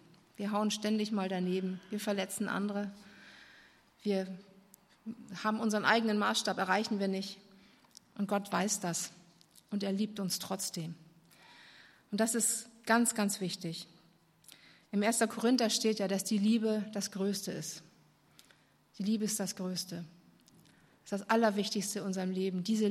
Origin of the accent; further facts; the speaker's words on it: Germany; ich bin ja auch Deutsche